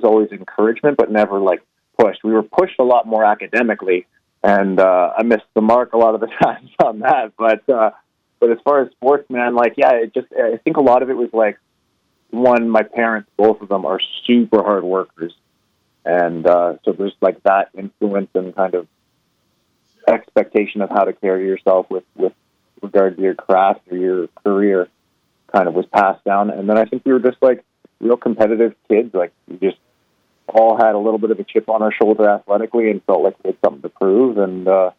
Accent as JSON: {"language": "English", "town": "Waterdown", "region": "Ontario", "country": "Canada", "tie": "born or raised there", "said": "where I grew up in Waterdown, which was a pretty small town at the time. It's massive now, but when I grew up there, it was tiny."}